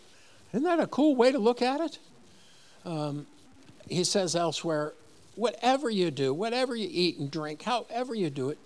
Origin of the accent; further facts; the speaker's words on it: East Coast, United States; I was raised on the East Coast. My dad was a lobbyist in D.C.